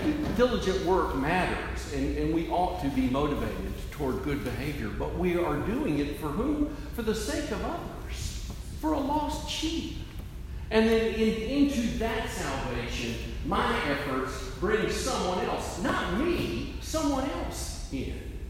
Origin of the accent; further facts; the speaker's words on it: Georgia, United States; Because, you know, we're from Georgia, so you start that with bless their heart.